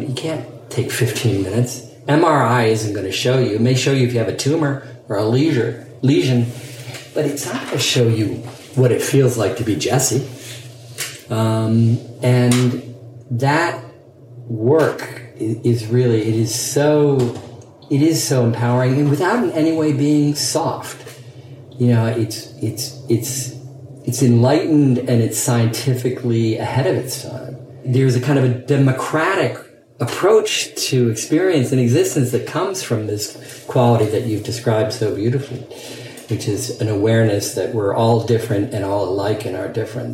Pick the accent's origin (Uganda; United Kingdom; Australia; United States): United Kingdom; England; as a gay man growing up in Alan Turing's England, where sexual activity was punishable by chemical castration, that was a plausible fear to have.